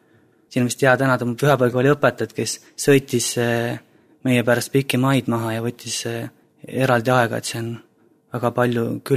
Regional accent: Lääne County, Estonia; also born or lived in Haapsalu; now in Tallinn, Estonia; Olen nüüd aastaid Tallinnas elanud, aga pärit olen Läänemalt. Lapsepõlv kuni põhikooli lõpuni oli maal päris Lidala kandis ja keskkoolist alates teadalt Haapsaluga seotud ja siis sealt edasi juba hakkasid sidemed Tallinnaga.

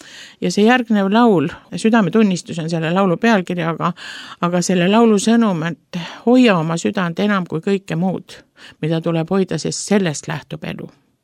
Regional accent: Rakvere, Lääne-Viru County, Estonia; now in Kuressaare, Estonia; mina tulin Rakverest rahukülla ja sattusin pastori naabrusse.

